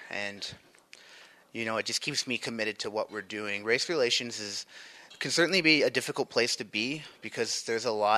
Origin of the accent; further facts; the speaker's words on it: Rapid City, South Dakota, United States; I'm from the Sihasapa Band of the Cheyenne River Sioux Tribe. Grew up here in Rapid City.